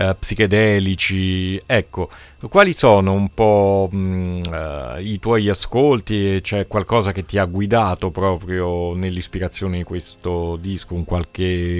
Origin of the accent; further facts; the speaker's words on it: Senigallia, Marche, Italy; anch'io sono marchigiano